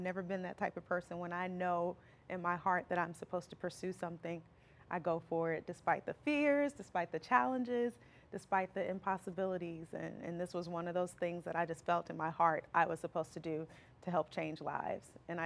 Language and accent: English; Alton, Illinois, United States; now in Hazelwood, United States; Originally I'm from Alton, Illinois. Yes, mm-hmm, and I live in Hazelwood now.